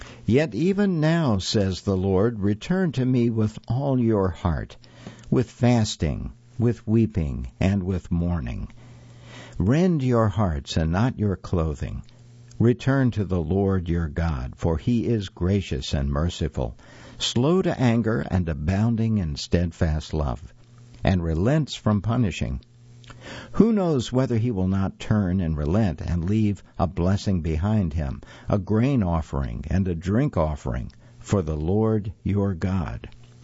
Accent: American South, United States; Growing up in the American South, I know something about trumpets or sirens. Severe weather being what it is in that part of the country, the intonation of a tornado siren or the tone of a weather radio becomes a part of your psyche.

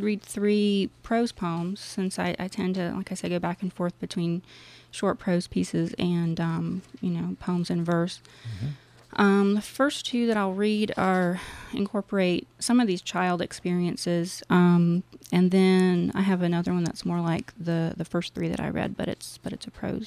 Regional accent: Tennessee, United States; also born or lived in North Carolina; So I was like halfway crystallized as being from North Carolina and, you know, growing up in Tennessee and then not.

